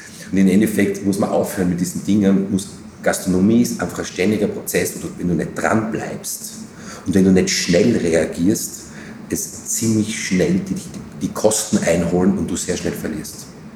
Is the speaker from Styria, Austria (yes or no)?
yes; Graz, Styria, Austria; weil natürlich als Grazer, als Steirer, was in seiner Heimat zu machen, ist natürlich eine lässige Geschichte.